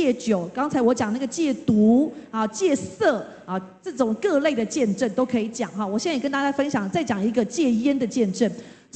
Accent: Taiwan; 我们台湾人家里面都是拜拜的那一种，都有神坛那种

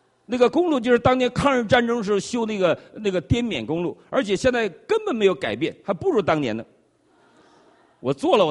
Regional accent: Northeast China, China; 哇，东北，我东北人，我的乡亲，我离我们县就200里路

